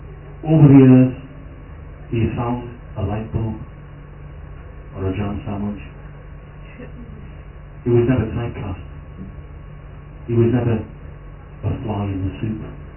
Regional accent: North East England, United Kingdom; I'm from County Durham, Northern England, and I think that's why I feel at home in Cork.

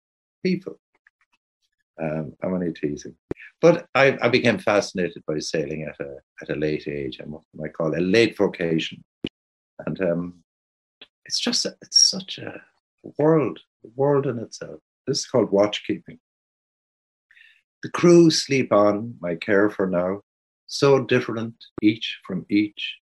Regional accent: Cork, Munster, Ireland; when I grew up in Cork, nobody sailed unless your family had a yacht.

